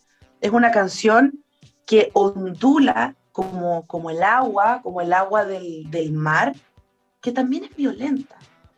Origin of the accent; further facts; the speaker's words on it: Machalí, O'Higgins, Chile; también de Machalí, que es de donde yo vengo.